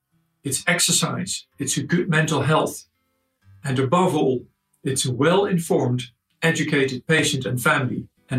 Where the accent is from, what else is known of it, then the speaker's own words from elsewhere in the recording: Netherlands; English is a second language; Now, I'm from Holland. We don't do dimes in the Netherlands.